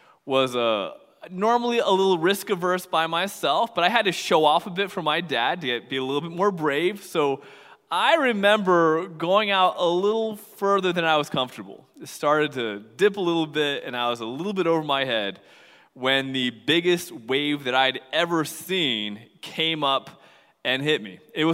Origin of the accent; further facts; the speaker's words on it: Piscataway, New Jersey, United States; You know, I grew up in Piscataway, New Jersey, and one of the rites of passage when you are growing up on the East Coast is doing what my dad called fighting the waves.